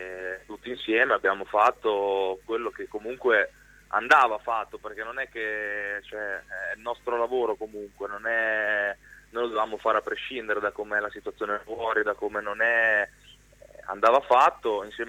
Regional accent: Pesaro, Marche, Italy; io sono nato a Pesaro.

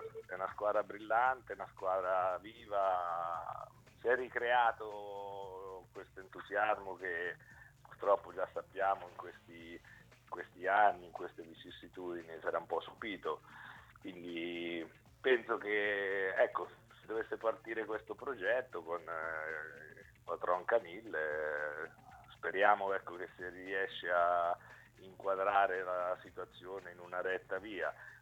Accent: Arezzo, Tuscany, Italy; born there; io sono nativo di Arezzo. A parte, io non ci ho mai avuto una sistemazione, una dimora fissa, ho sempre girato

